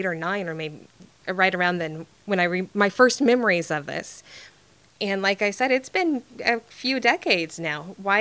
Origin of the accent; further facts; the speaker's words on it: Fresno, California, United States; I was raised in the Fresno area